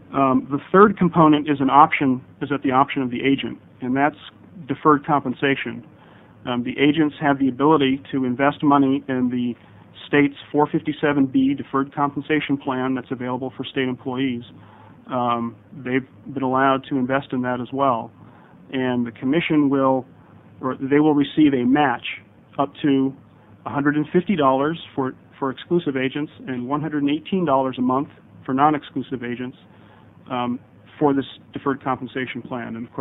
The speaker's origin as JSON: {"language": "English", "region": "South Dakota", "country": "United States", "said": "I'm from South Dakota, so I don't know. I know small towns, but not this one."}